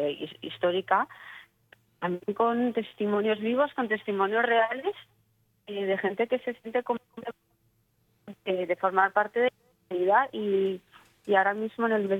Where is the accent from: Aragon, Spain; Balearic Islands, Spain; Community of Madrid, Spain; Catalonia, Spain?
Community of Madrid, Spain; Madrid; Estoy en Miami, pues mira, soy de Madrid, director de la película. Somos de Madrid y estamos ahora en Miami